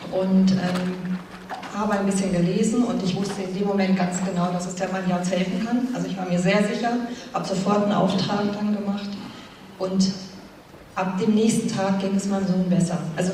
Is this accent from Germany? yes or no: yes; Tegernsee, Bavaria, Germany; Tegernsee.